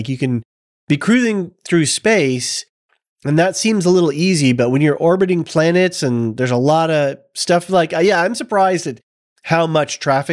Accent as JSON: {"language": "English", "region": "England", "country": "United Kingdom", "said": "As an Englishman, my first reaction was a working man's band"}